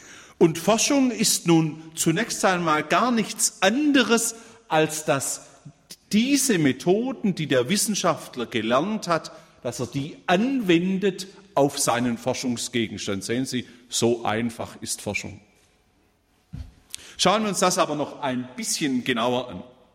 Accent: Baden-Württemberg, Germany; weil ich als Schwabe immer Leben sage

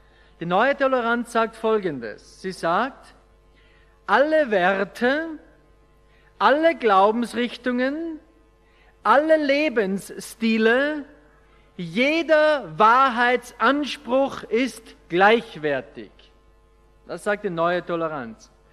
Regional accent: Austria; Bei uns in Österreich

